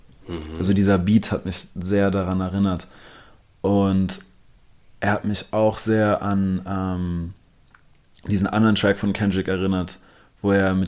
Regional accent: Berlin, Germany; ich bin halt nicht in Compton aufgewachsen, sondern in Berlin.

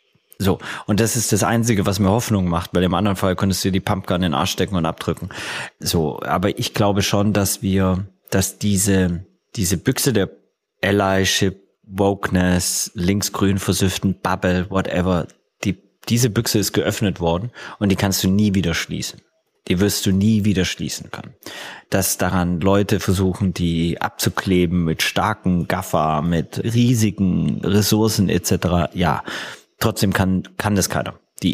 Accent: Baden-Württemberg, Germany; also born or lived in Hamburg; ich bin aus dem Schwabenländle, Bildungsbürgertum aufgewachsen, aber sozialisiert auf St. Pauli

